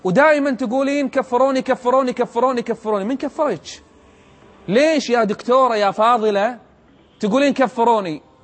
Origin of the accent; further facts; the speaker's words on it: Kuwait; عندنا بالكويت